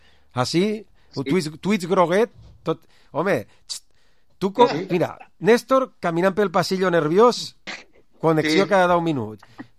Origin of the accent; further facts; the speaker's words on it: Villarreal, Valencian Community, Spain; No puc passar al terme de Burriana, que sóc de Villarreal.